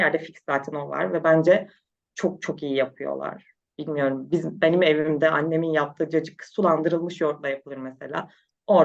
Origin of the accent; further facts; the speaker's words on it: Çanakkale, Turkey; ben Çanakkale'de büyüdüm, hep Ege tarafındaydım çocukluğumdan beri.